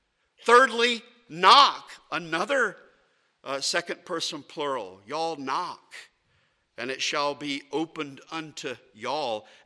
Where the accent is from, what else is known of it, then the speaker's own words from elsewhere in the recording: Virginia, United States; And I'm from Virginia. I'm from the American South. And we have a language convention.